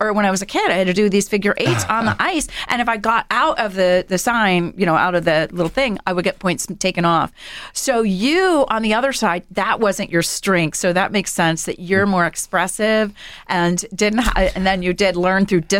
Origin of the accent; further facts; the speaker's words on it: Florida, United States; Growing up in Florida, it wasn't really a possibility for me.